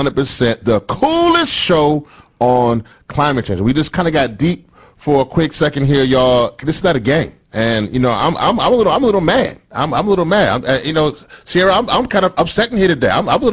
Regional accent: Louisiana, United States; I'm from Louisiana. Mm-hmm. I mean, my parents and folks are from Trinidad, but I'm from Louisiana.

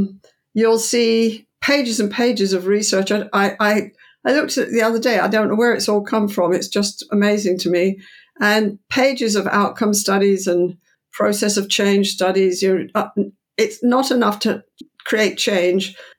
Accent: Canada; You know, I'm small, you know, I'm small Canadian female. We're quite polite in Canada.

